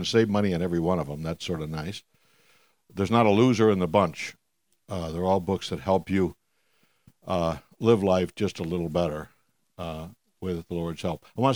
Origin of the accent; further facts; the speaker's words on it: Williamsville, New York, United States; as a kid growing up in Williamsville, New York, we were a family that didn't have much money for many years.